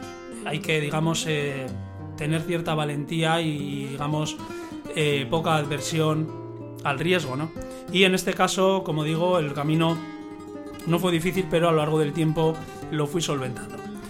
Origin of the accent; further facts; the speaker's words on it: Bilbao, Basque Country, Spain; also born or lived in Seville; a pesar de que soy originario de Bilbao, me hice artista en Sevilla